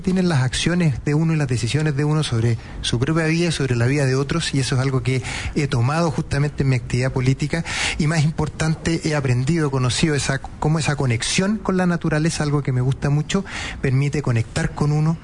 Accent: Santiago, Santiago Metropolitan Region, Chile; also born or lived in Concepción; Yo nací en Concepción y cuando mi familia se vino a Santiago, yo tenía como 10 años, al principio me cargó la ciudad, lo pasé muy mal en Santiago

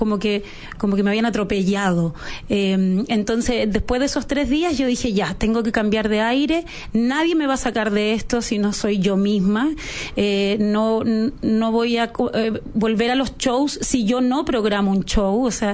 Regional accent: Valparaíso, Chile; yo me estaba haciendo el público en Santiago, yo soy de Valparaíso, entonces me estaba haciendo mi público santiaguino

